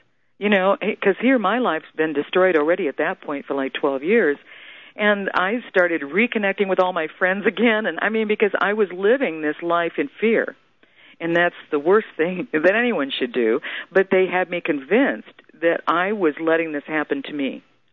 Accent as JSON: {"language": "English", "region": "Midwest", "country": "United States", "tie": "born or raised there", "said": "And so my fault that I grew up in the Midwest"}